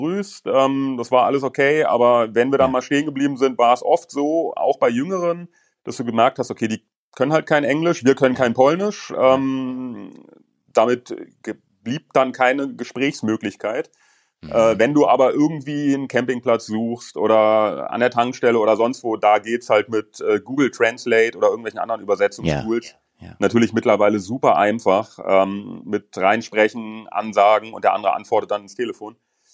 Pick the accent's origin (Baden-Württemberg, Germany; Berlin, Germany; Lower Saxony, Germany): Berlin, Germany; wir kommen aus Berlin, das sind für uns bis zur polnischen Grenze 60, 70 Kilometer der kürzeste Weg.